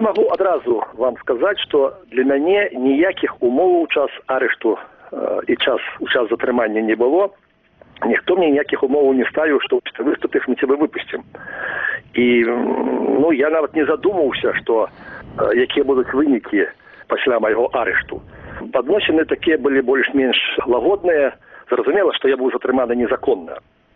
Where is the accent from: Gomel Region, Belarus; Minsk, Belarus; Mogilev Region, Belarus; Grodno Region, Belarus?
Mogilev Region, Belarus; born there; now in Shklov, Belarus; я тут і нарадзіўся ў Бялынінскім раёне, і доўгі час жыву у Шклове.